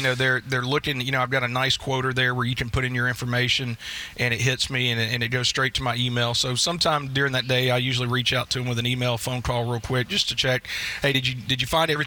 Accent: Pelham, Alabama, United States; You know, I grew up down in Pelham, Alabama.

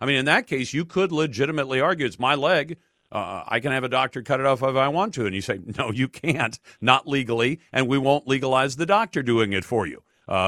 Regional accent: United States; I've got a dog in the fight because I'm an American taxpayer

